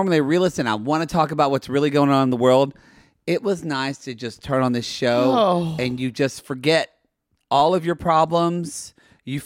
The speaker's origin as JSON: {"language": "English", "region": "California", "country": "United States", "said": "I do have essential oils in my car because I'm from California."}